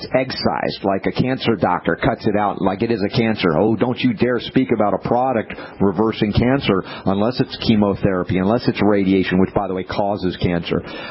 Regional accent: Australia; now in United States; As an Aussie coming to America, you think, land of freedom.

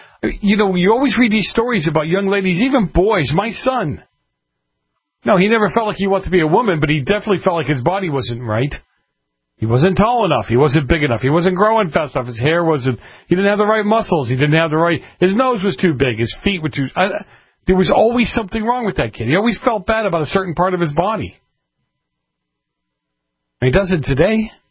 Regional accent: East Coast, United States; I grew up on the East Coast where the snow was.

